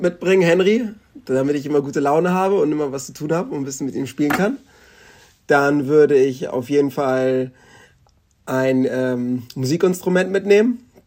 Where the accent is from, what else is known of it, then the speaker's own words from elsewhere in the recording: Catania, Sicily, Italy; Oh, das ist natürlich Sizilien, Catania, meine Heimat.